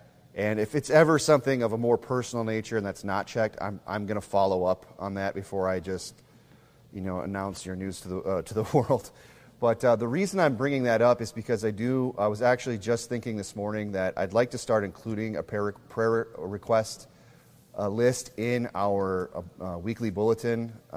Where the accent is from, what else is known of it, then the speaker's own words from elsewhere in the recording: Midwest, United States; You know, me being a Midwesterner, you know, I really don't pay attention to West Coast incidents of police brutality